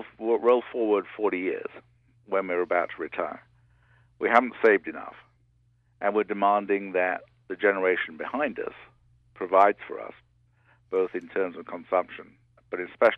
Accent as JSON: {"language": "English", "country": "United Kingdom", "tie": "born or raised there", "moved": "yes", "said": "2 years into it, being a Brit."}